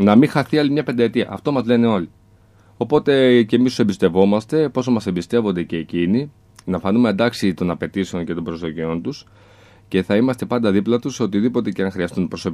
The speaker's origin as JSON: {"language": "Greek", "town": "Heraklion", "region": "Crete", "country": "Greece", "tie": "born or raised there", "said": "γιατί και εγώ πολίτης του Ηρακλείου είμαι. Εδώ γεννήθηκα, εδώ μεγάλωσα, στο Ατσαλένιο συγκεκριμένα."}